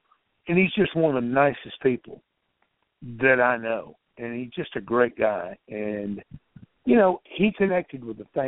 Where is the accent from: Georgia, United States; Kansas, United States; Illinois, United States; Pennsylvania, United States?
Georgia, United States; Tallapoosa; Southern fans are off the chain, and I say that because I grew up in my hometown of Tallapoosa, Georgia